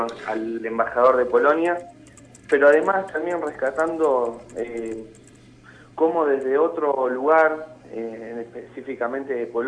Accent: Santa Fe, Argentina; nosotros como santafesinos podemos imitar, copiar y tener un contacto

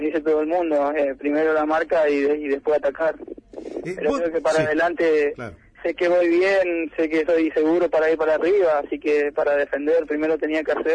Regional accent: Formosa, Argentina; yo soy de Formosa Capital

